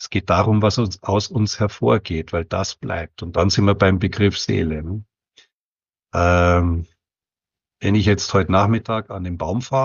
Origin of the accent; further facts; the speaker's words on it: Bavaria, Germany; Ich komme aus Bayern